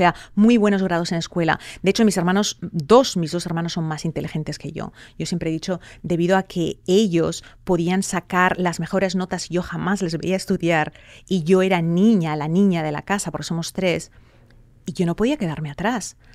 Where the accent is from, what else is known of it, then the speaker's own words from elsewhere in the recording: Spain; moved away; yo, de hecho, me fui de España por la situación que yo había vivido.